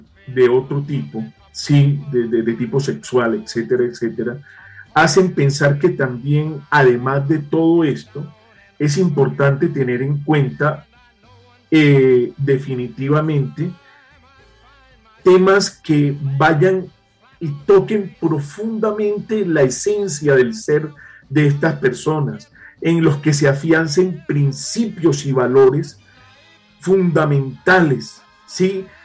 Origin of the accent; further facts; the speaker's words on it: Colombia; que los titulares del patrimonio público son la nación y somos todos los colombianos.